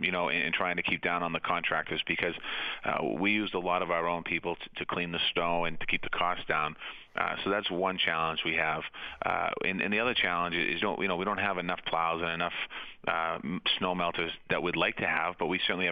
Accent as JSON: {"language": "English", "town": "Boston", "region": "Massachusetts", "country": "United States", "tie": "born or raised there", "said": "back when I was growing up in Dorchester, and I grew up on a street with all three families, you'd shovel your space out."}